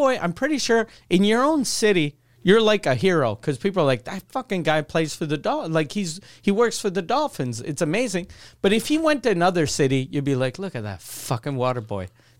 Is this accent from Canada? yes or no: yes; Canada; since we're Canadian